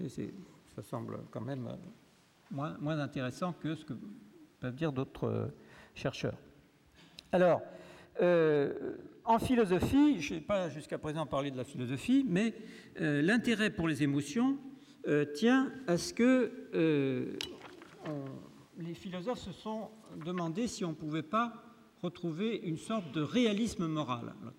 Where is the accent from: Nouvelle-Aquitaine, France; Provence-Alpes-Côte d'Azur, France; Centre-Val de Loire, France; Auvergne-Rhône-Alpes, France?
Provence-Alpes-Côte d'Azur, France; Aix-en-Provence; now in Paris, France; je viens d'Aix-en-Provence, là